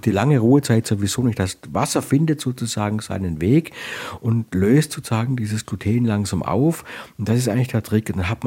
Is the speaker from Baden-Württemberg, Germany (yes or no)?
yes; Baden-Württemberg, Germany; Also in meiner Umgebung, wo ich aufgewachsen bin, also auf der Ostalb, da hießen die Briegel Seelen.